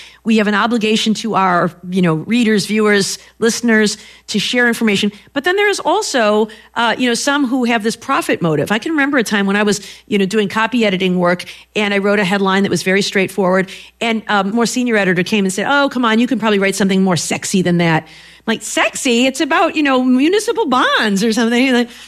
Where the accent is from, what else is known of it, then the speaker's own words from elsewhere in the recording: Ann Arbor, Michigan, United States; my hometown of Ann Arbor, Michigan, you know, we used to have small dailies